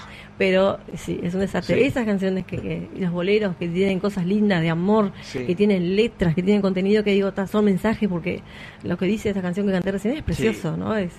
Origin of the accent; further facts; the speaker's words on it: Salto, Uruguay; Yo soy de Salto Nuevo, sí. O sea. Soy de Cien Manzanas, mira. Yo crecí en Cien Manzanas, pero después me fui para otros barrios, para Salto Nuevo, y ahora, bueno, estoy ahora en Quiroga, digo, en barrio Quiroga, sí.